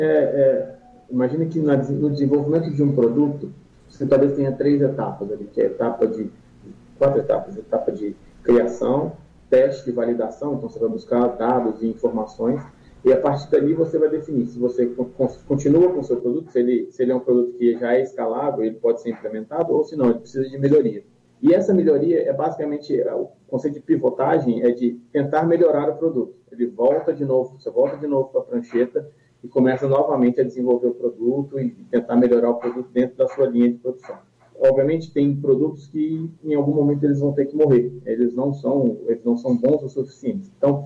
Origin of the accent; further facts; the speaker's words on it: Belo Horizonte, Minas Gerais, Brazil; eu sou mineiro de Belo Horizonte